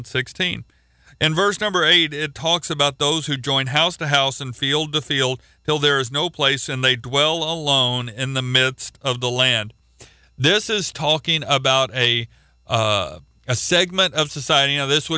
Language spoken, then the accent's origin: English; Oklahoma, United States; I came from Oklahoma, and people didn't have back porches in Oklahoma.